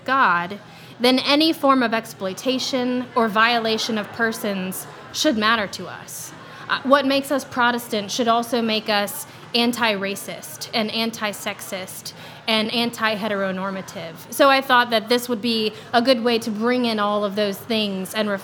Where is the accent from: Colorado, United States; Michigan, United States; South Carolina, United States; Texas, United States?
Texas, United States; I grew up in Texas, and so the issues of race and gender were ever present